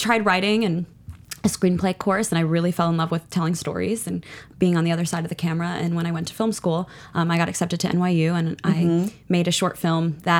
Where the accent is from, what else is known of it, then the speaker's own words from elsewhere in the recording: New Jersey, United States; I grew up in New Jersey. And so I was really close to Manhattan.